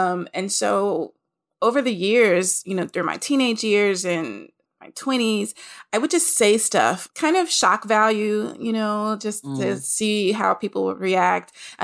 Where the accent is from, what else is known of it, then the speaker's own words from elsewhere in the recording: Nashville, Tennessee, United States; I'm from Nashville, Tennessee.